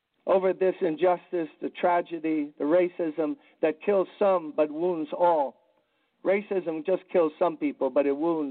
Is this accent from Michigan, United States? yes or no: no; Brooklyn, New York, United States; You know, I grew up in Brooklyn playing basketball on the playground.